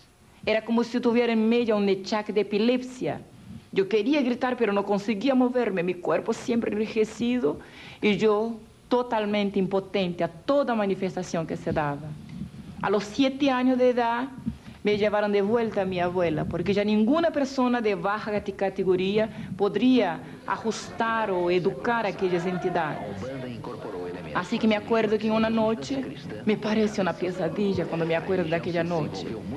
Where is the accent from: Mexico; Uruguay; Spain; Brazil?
Brazil; las sectas que se caracterizan en mi país, Brasil